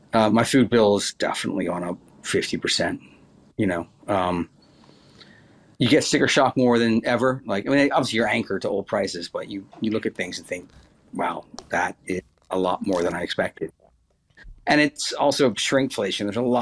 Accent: Dallas, Texas, United States; also born or lived in New York / London; You know, I grew up in Dallas 14 years. And then since then, it's been New York, Europe, and London.

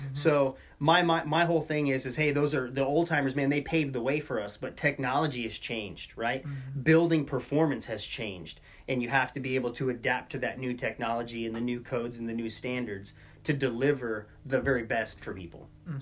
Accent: Arizona, United States; I'm originally from Arizona

